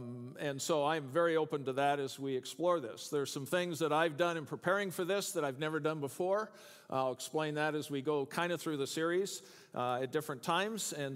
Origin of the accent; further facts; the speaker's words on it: Canada; I'm Canadian, there's some things that I look at down here and go, I have no idea what's going on down here.